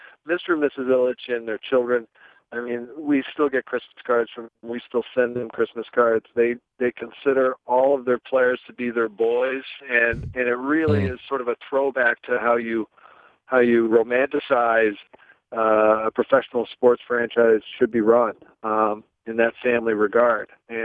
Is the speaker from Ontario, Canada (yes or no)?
yes; Mimico, Ontario, Canada; born there; like the people from Mimico say, when you're born there, that's all you want to say you're born from.